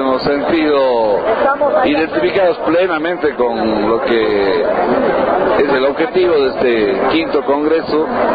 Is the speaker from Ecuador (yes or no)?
yes; Ecuador; nos sentimos bien como ecuatorianos de que hayan escogido el Ecuador y Quito, porque creo que nos hemos ganado ese espacio como ecuatorianos.